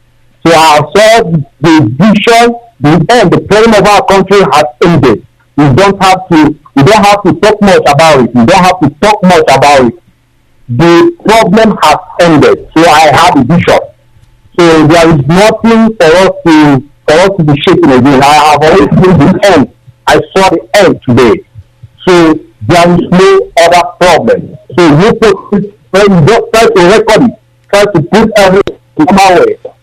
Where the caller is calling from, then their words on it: Malaysia; I'm calling from Malaysia.